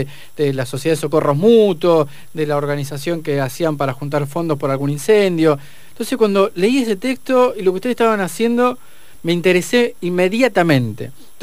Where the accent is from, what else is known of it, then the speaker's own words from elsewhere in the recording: Alto Valle, Argentina; Me hizo recordar a mi infancia, aquí en el Alto Valle, en Neuquén y Río Negro